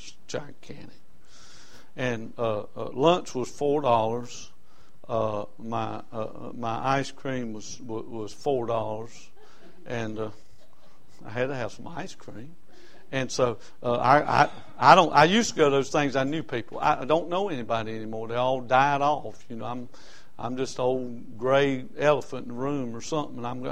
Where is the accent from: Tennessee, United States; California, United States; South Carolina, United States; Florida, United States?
South Carolina, United States; Rock Hill; He said, where are you from? I said, Rock Hill, South Carolina.